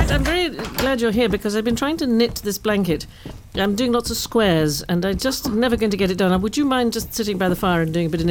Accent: United States; Now, I grew up in the United States and I think the plough is known as the Big Dipper.

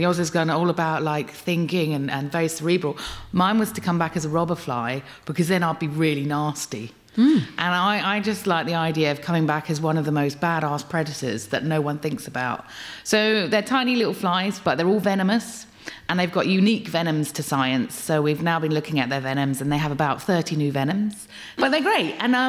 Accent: United Kingdom; We're British and we're like, no

